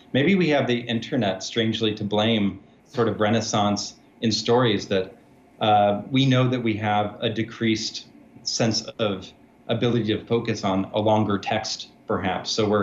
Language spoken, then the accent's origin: English; Chicago, Illinois, United States; now in Michigan, United States; my home is in Michigan now, but I grew up near Chicago. So I grew up hating the Red Wings and cheering for the Blackhawks.